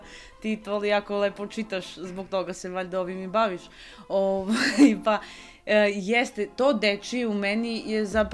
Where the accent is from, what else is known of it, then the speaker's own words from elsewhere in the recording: Leskovac, Jablanica District, Serbia; now in Niš, Serbia; Pa Leskovac je moj rodni grad, iako je Niš nekako sad tu i tu živim i sve unazad 10 godina